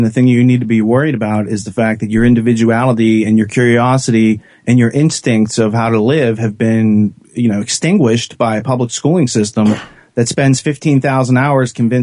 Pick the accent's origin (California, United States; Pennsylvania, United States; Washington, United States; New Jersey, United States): Pennsylvania, United States; the man was born around Pittsburgh, where I'm from Western Pennsylvania.